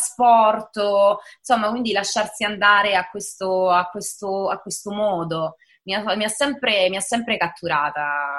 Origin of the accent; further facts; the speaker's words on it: Basilicata, Italy; sento veramente il calore del mio paese, sono felicissima di questa cosa. E poi amo la Basilicata, che è una terra magica, bellissima, selvaggia